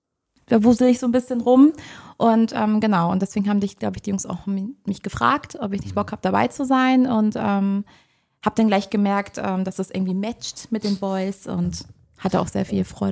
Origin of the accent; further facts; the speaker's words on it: Hamburg, Germany; now in Tangstedt, Germany; Ich komme jetzt aus Hamburg, bin nach Tankstedt gezogen 2017